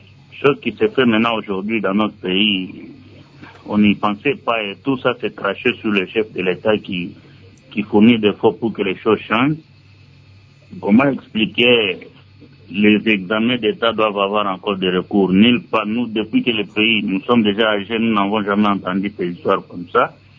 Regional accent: DR Congo; nous, en tant que Congolais

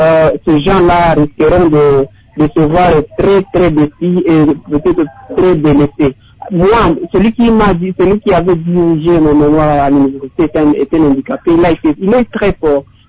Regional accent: Bukavu, South Kivu, DR Congo; Mais si chez nous à Bukavu, je crois que cette synergie-là n'est pas encore une réalité.

